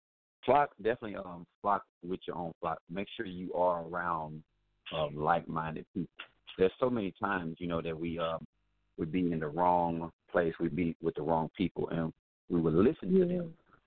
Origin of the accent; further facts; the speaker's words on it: Shreveport, Louisiana, United States; moved away as an adult; now in Houston, United States; I'm from Louisiana. I'm from just north of there. I'm from Shreveport, Louisiana.